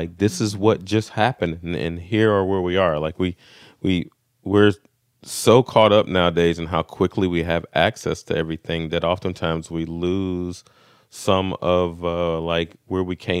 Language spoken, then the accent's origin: English; Brunswick, Georgia, United States; I was raised here in Brunswick, Georgia, went off in the military for 10 years